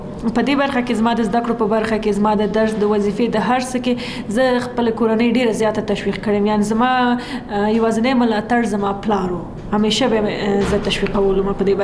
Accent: Kunar, Afghanistan; زه د کونړ ولایت نه یم.

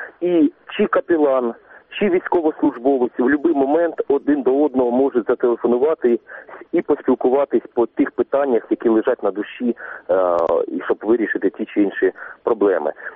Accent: Luhansk Oblast, Ukraine; бо я родом сам з Луганської області

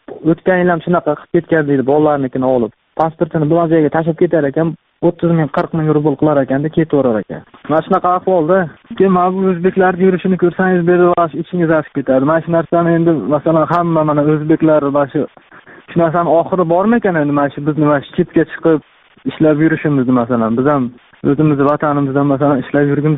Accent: Sirdaryo Region, Uzbekistan; now in Russia; Sirdaryodanman. Men 4 yildan beri Rossiyada yuraman.

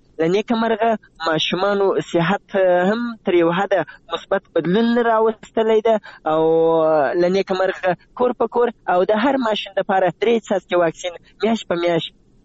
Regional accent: Zabul, Afghanistan; زه د زابل یم او پرون له زابل نه بل ورځ رالم تقریبا

